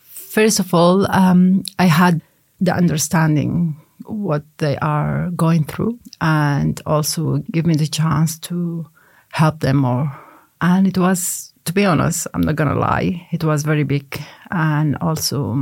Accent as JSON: {"language": "English", "country": "Sudan", "second_language": "English", "moved": "yes", "said": "because I came with my status from Sudan"}